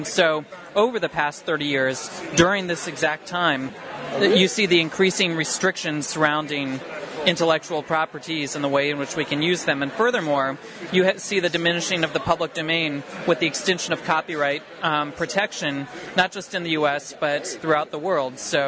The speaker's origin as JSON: {"language": "English", "country": "United States", "said": "and by we, I'm actually coming from the United States perspective. I'm a U.S. citizen."}